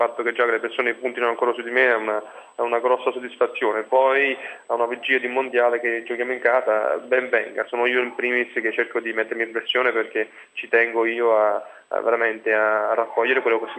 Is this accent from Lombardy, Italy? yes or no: no; Naples, Campania, Italy; born there; perché io sono nato a Napoli